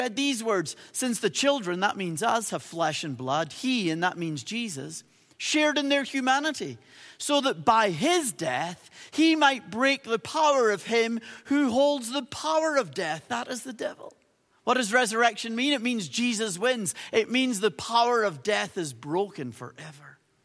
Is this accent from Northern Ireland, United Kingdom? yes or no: yes; Carrickfergus, Northern Ireland, United Kingdom; the little town where I grew up in Northern Ireland, a little place called Carrickfergus.